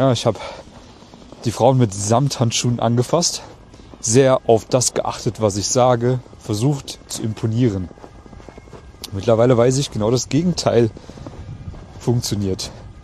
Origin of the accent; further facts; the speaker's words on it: Germany; moved away as an adult; now in Vienna, Austria; Ich bin damals in Deutschland, meiner Heimat, von meiner ersten großen Liebe verlassen und betrogen worden und habe mich dann eben aufgemacht in die große, weite Welt hier nach Wien